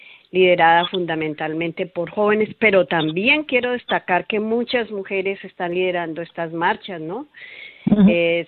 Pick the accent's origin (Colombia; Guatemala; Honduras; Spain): Colombia; mi pueblo, ese pueblo colombiano tan azotado y tan vulnerado